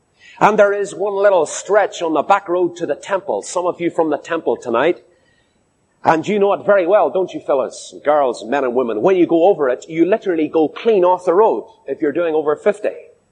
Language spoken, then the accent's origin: English; Northern Ireland, United Kingdom; Now, we here in Ireland know a lot about crooked roads. We know very well what it's like. I was born and raised in County Down.